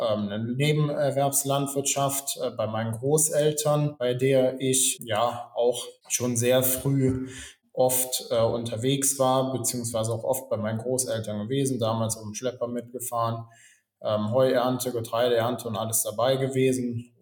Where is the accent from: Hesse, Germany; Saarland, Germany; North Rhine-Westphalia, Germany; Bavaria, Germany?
North Rhine-Westphalia, Germany; Euskirchen; bin 28 Jahre alt, komme gebürtig aus dem Rheinland, aus Euskirchen, in der Nähe von Köln.